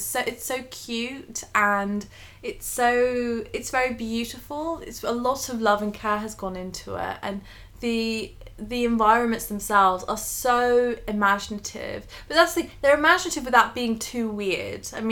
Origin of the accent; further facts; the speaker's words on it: London, United Kingdom; we live in London, I grew up in London